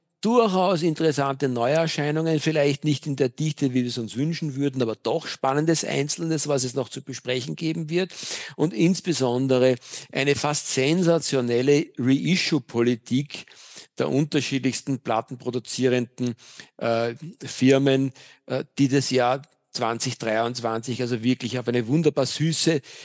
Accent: Vienna, Austria; ich bin ja echter Wiener.

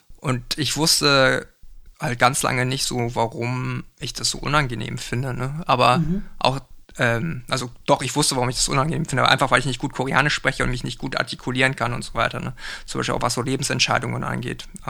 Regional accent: Bavaria, Germany; ich bin im Allgäu aufgewachsen, also im tiefsten Südbayern so. Und da gab es einfach keine anderen KoreanerInnen. Ne? Das heißt, die einzige Person, mit der ich Koreanisch sprechen konnte, waren meine Eltern zu Hause.

